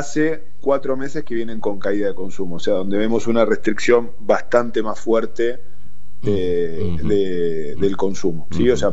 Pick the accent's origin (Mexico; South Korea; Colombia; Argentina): Argentina; como argentinos